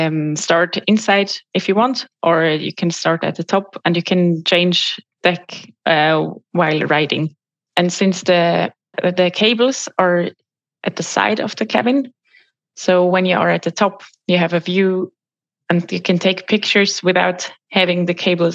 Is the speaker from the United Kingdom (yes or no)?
no; Switzerland; I was growing up near Basel